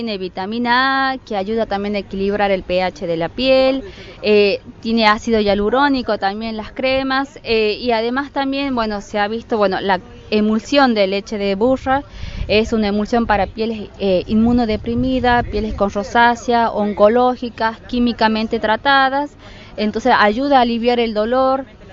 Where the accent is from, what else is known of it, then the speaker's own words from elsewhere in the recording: Santa María, Catamarca, Argentina; nosotros somos de Santa María, Catamarca, y tenemos la producción de cabras y la producción de burras ahí.